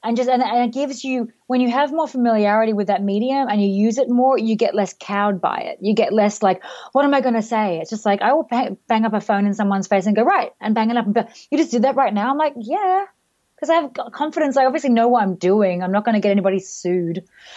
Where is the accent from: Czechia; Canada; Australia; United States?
Australia; Sydney, New South Wales; I am from Sydney. I'm a dairy farmer's daughter.